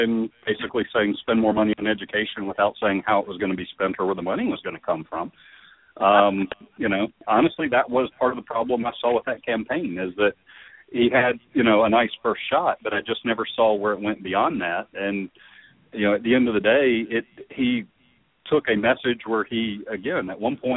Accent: Georgia, United States; just down the road from where I grew up in Fayette County on a very distant relative's farm.

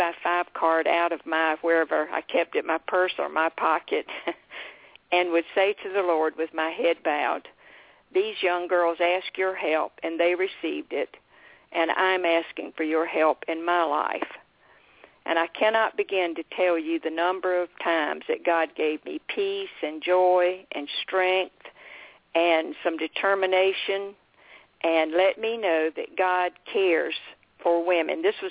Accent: Florence, South Carolina, United States; I'm from Florence, South Carolina. I was saved at Emmanuel Baptist Church there, 11 years old, on Father's Day.

